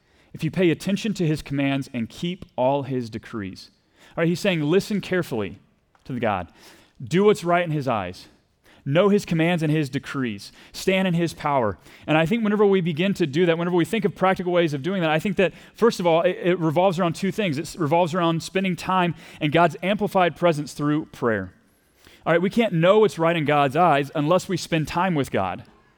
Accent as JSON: {"language": "English", "region": "Texas", "country": "United States", "accent": "Texas", "said": "She's got a great accent, even better than my Texas accent."}